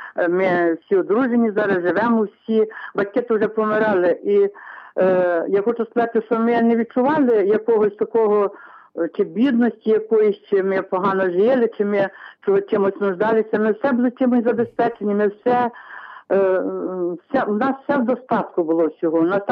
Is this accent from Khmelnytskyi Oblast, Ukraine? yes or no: yes; Khmelnytskyi Oblast, Ukraine; Я з Хмельниччини … Я з багатодітної сім'ї, над сім'ї батьків 12 дітей, сестеро братів і сестеро сестер.